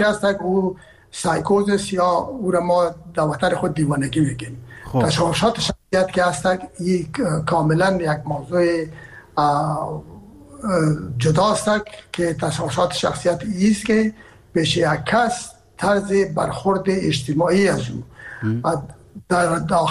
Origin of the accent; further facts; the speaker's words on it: Herat, Afghanistan; من که هستم از هرات هستم و پدر مادر من هرات هستن